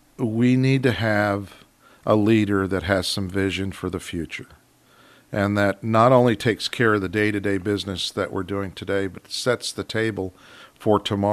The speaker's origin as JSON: {"language": "English", "region": "Georgia", "country": "United States", "said": "I came up from Georgia, and I went to my first experience in Alaska going to a school was Bartlett High School"}